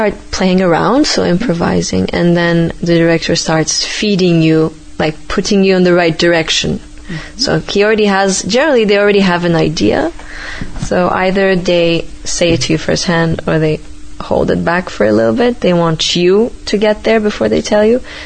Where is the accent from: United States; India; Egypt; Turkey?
Turkey; and I'm from Turkey, so that was great.